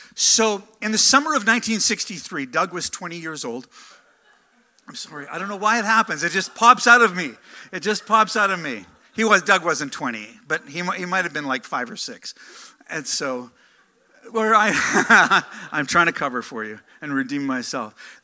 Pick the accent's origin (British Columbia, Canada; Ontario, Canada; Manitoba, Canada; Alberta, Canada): Ontario, Canada; I grew up in Northern Ontario, a very small town, very small church. All of our family lived in Saskatchewan